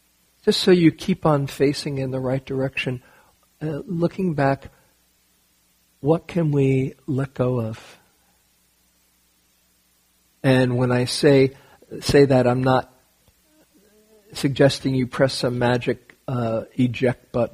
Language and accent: English; New York City, New York, United States; I grew up in New York City, and sometimes it would be fun to be in the last car of the train